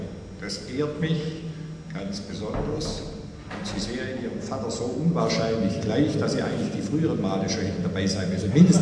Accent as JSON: {"language": "German", "region": "Baden-Württemberg", "country": "Germany", "accent": "Swabian", "said": "wie absolut konkurrenzlos ist doch unser schwäbischer Dialekt."}